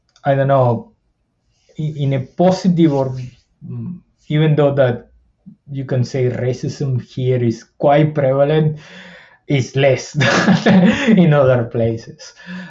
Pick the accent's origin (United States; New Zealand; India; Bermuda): New Zealand; I did find this homey town familiarity that I grew up with here in New Zealand throughout.